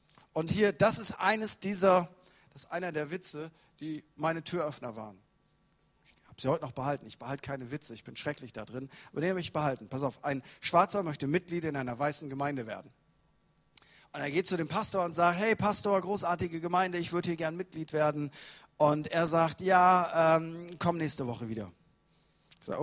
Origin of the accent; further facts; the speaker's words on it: Lower Saxony, Germany; Ich bin Ostfriese. Das ist egal, wo ich bin in Deutschland. Leute machen sich darüber lustig, weil ich Ostfriese bin.